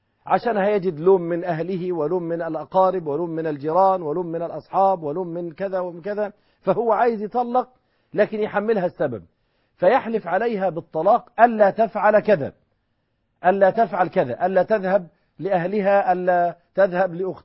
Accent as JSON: {"language": "Arabic", "country": "Egypt"}